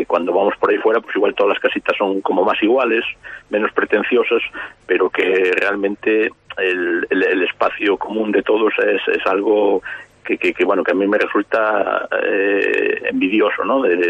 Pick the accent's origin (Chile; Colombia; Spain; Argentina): Spain; Cabanas, Galicia; soy de Cabanas de Bergantiños, soy de Cabanas de... Cabanas, del lado de Ponte de Eume, inmediato del río Eume.